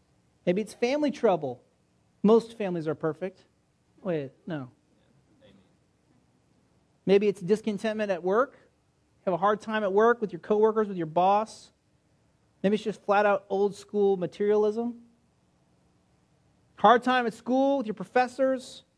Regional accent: California, United States; we lived in Los Angeles for quite a while. I grew up in California

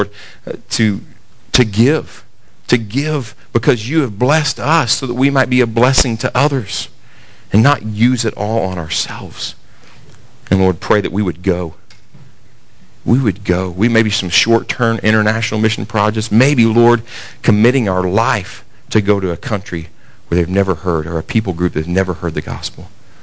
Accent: Russell, Kentucky, United States; I remember that happened in my little church growing up in Russell, Kentucky.

